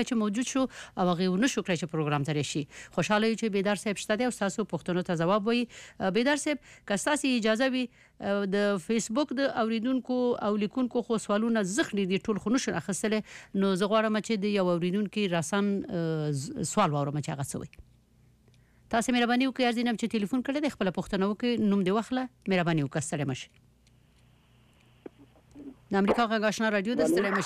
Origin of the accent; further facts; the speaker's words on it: Afghanistan; خبر ول سره مونږ ټول افغانان یو.